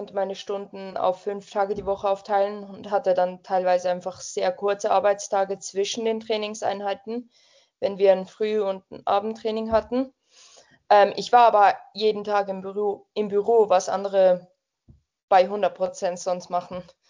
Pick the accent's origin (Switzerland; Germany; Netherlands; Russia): Switzerland; wir Schweizerinnen